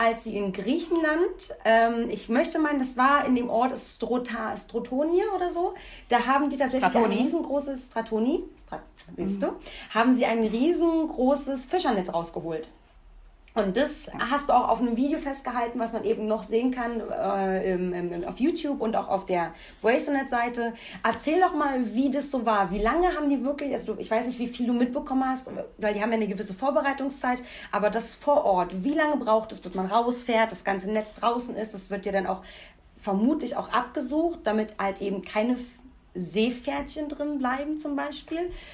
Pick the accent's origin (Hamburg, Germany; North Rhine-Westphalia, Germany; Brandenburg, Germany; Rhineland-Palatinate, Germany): Brandenburg, Germany; Rathenow; Ich komme ja aus Rathenow und das könntest du vielleicht kennen von einer Haltestelle.